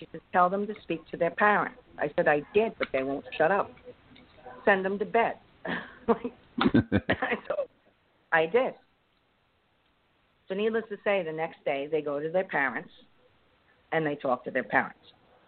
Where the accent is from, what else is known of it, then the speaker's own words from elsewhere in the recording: New York, United States; My hellion years was in New York. It was growing up in New York.